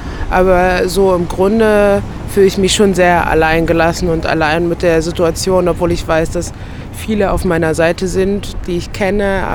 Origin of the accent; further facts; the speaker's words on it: Halle, Saxony-Anhalt, Germany; ich komme aus Halle und es ist in Halle auch genau das Gleiche.